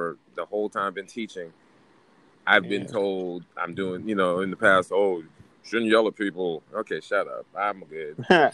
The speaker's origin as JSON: {"language": "English", "country": "Trinidad & Tobago", "also_born_or_lived": "Liberia", "said": "I'm a Trinidadian. My mother's from Trinidad. I lived in Trinidad for a hot second."}